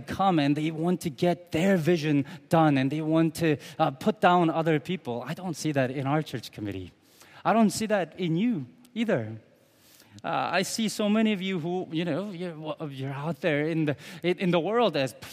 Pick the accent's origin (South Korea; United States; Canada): South Korea; And so many times as I was growing up in Korea, my parents told me, "